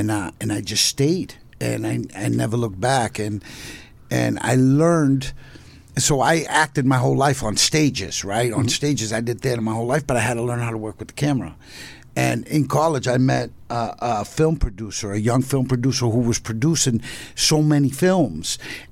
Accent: Miami, Florida, United States; born there; I was born in Miami, Florida.

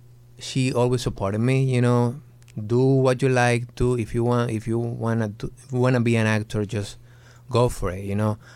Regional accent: Maracaibo, Zulia, Venezuela; now in United States; I was born and raised in Maracaibo, Venezuela.

